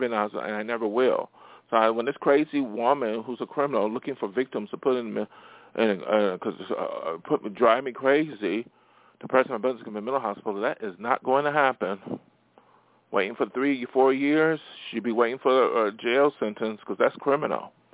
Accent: Buffalo, New York, United States; Even my hometown in Buffalo, I haven't seen them in a long time.

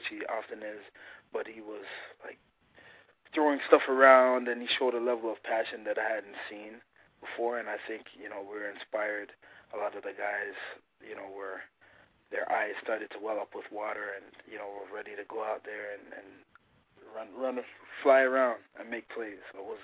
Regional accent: Canada; also born or lived in Montego Bay, Jamaica; I was born in Montego Bay, Jamaica, emigrated to Canada at an early age. From there, I went to high school in Canada

